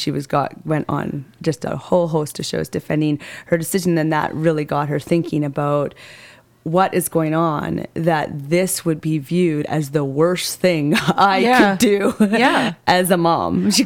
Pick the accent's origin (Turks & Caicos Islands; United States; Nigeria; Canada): Canada; Salmon Arm, British Columbia; when I grew up in Salmon Arm, and when I was 6 years old